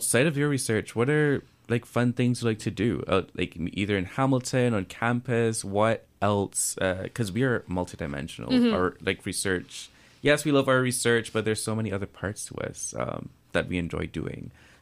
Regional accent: Barbados; moved away; I am terrified of skating because I'm from Barbados.

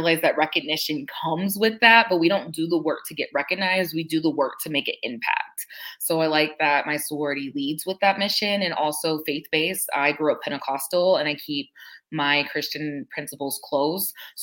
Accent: Ohio, United States; now in Atlanta, United States; I'm originally from Ohio. I'm Atlanta-based now. I crossed in Florida.

